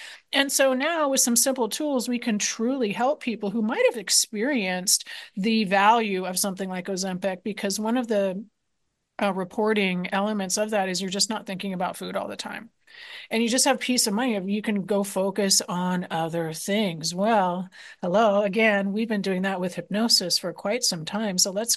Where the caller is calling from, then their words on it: Bellingham, Washington, United States; Well, I'm coming from Bellingham, Washington right now.